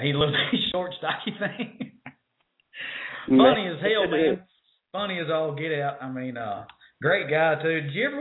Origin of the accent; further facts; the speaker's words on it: Lubbock, Texas, United States; You know, I remember a time back in my hometown of Lubbock, Texas.